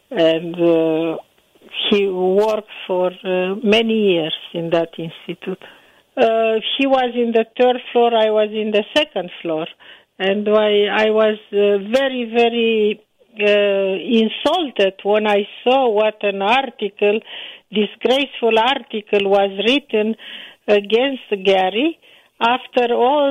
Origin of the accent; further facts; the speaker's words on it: Bucharest, Romania; born there; English is a second language; moved away as an adult; I was born in Bucharest, Romania. I did my part of my medical training and school in Romania. I come in this country in 1970